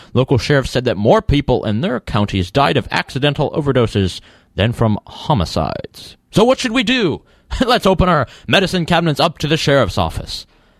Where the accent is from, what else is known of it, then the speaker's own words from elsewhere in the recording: North Carolina, United States; again, from my home state of North Carolina.